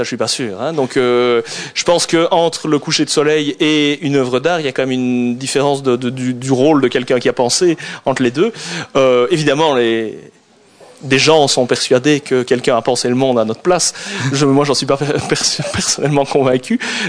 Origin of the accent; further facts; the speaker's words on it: Liège, Wallonia, Belgium; j'ai grandi à Liège quand j'étais petit